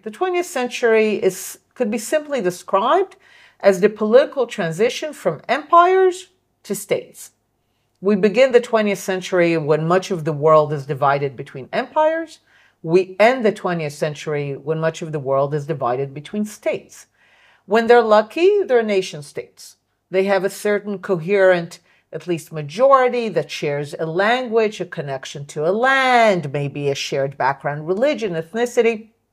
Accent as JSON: {"language": "English", "country": "Israel", "tie": "born or raised there", "said": "I grew up in the Israeli peace camp with the belief that the only thing that stands between us and peace is a Palestinian state."}